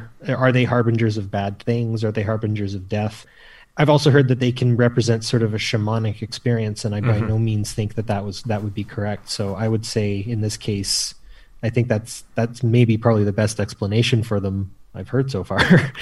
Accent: Canada; I'm from Canada

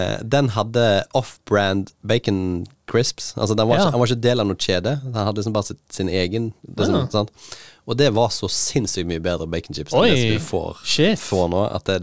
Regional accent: Rogaland, Norway; Og så har jeg tatt bevegt meg hjem til Haugalandet, der jeg kommer fra.

